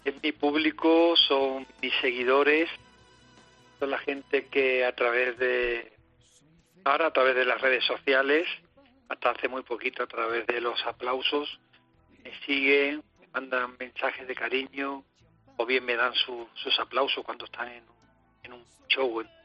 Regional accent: Jerez, Andalusia, Spain; Especial sí es, porque es mi tierra, mi ciudad, a la que amo, pero para mí cualquier ciudad que visito es especial, es única. Cierto es que cuando canta y juega uno en casa, ¿no?, en Jerez

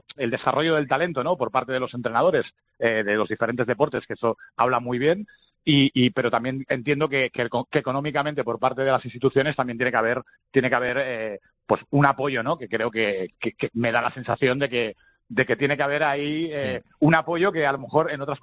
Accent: Catalonia, Spain; es algo que me resulta curioso viniendo de donde vengo, de Cataluña, que es tan complicado poder sostener económicamente según qué proyectos.

